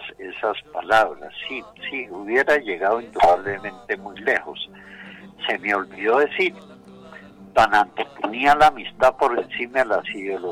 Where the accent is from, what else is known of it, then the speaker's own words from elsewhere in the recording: Colombia; Él, como muchos colombianos, yo muy modestamente me incluía también